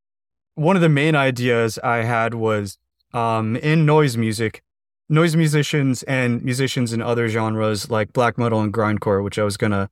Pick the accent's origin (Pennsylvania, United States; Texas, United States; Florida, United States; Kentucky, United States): Pennsylvania, United States; Harrisburg; So anyway … I'm from Harrisburg, Pennsylvania.